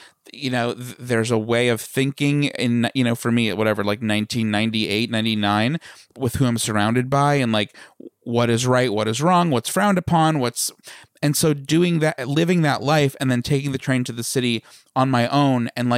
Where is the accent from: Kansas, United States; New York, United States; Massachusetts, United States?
New York, United States; St. James; we even had a coffee shop right near where we grew up in St. James. That's like the little hamlet in Smithtown that we grew up in.